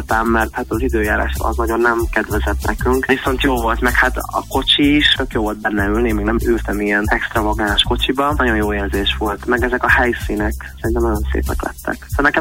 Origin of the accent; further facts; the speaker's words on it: Hungary; born there; néha megjelenik így a, nem tudom, az akcentusom, pedig itt születtem Magyarországon, és már azért anyanyelvi szinten beszélem a magyar nyelvet